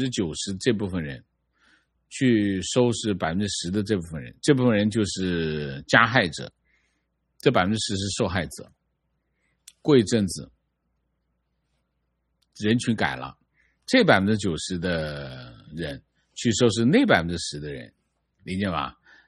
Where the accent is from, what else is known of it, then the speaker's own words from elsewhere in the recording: Taiwan; 作为一个台湾人，对文革没有实感，但白色恐怖是父辈深刻的记忆